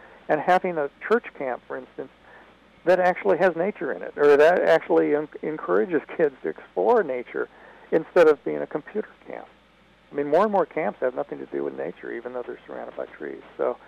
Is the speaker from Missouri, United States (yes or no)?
yes; Kansas City, Missouri, United States; And I grew up in Kansas, Missouri.